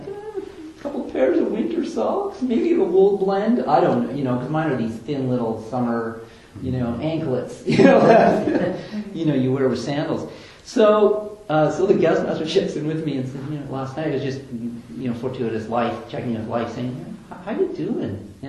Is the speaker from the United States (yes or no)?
no; Canada; I'm from Canada.